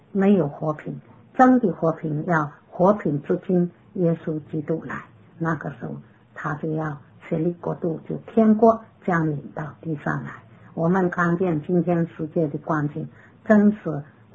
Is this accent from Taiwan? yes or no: no; China; 不要亏欠我是中国人，中国的名誉，我是中国人，一定要为中国争光